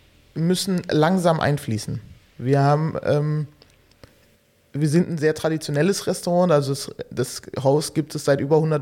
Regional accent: Förde, Germany; Ich bin in Förde aufgewachsen, zur Schule gegangen

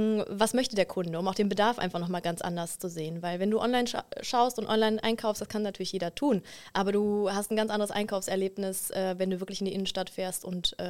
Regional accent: Cologne, North Rhine-Westphalia, Germany; Ich bin Kölnerin

